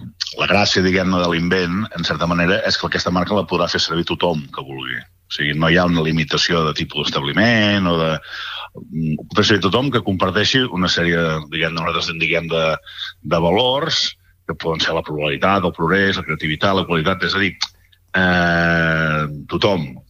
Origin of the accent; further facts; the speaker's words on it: La Bisbal d'Empordà, Catalonia, Spain; Per exemple, jo soc de la Bisbal